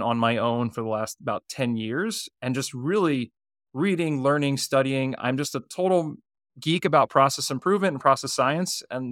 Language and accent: English; Virginia, United States; also born or lived in New York City; So I was born and raised in Virginia. I actually spent a time 5 years in Manhattan in New York City.